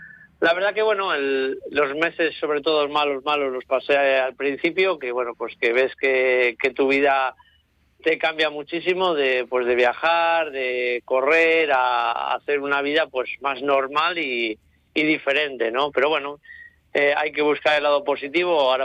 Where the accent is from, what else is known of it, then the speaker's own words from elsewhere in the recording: Santander, Cantabria, Spain; born there; acabando en Santander, ¿no? Que es donde yo nací.